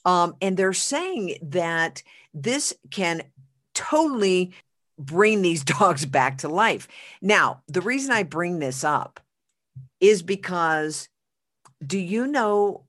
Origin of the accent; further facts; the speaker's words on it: Oklahoma, United States; I'm from Oklahoma, and there was a big false story that came out of a hospital in Oklahoma